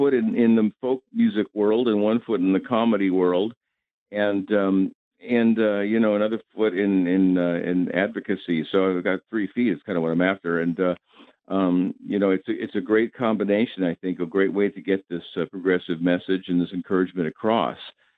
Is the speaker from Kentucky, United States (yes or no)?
no; San Francisco, California, United States; born there; I was born in San Francisco, and, we live in Northern California now, too.